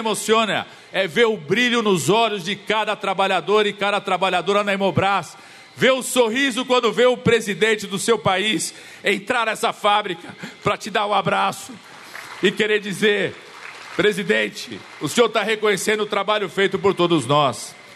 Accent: São Paulo, Brazil; Eu sou do estado de São Paulo, sou médico, formado lá, nas universidades de São Paulo.

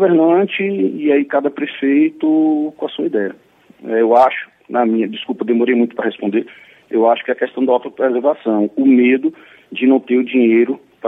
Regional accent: Bahia, Brazil; Eu sou baiano, mas amo a Bahia e amo esse Rio de Janeiro demais.

